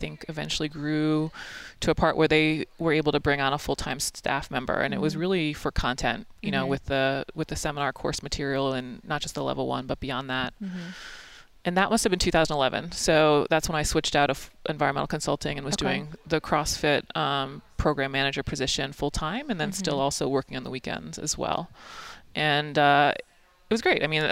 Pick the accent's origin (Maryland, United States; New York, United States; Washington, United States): Maryland, United States; Lacrosse was my main deal because I'm from Maryland.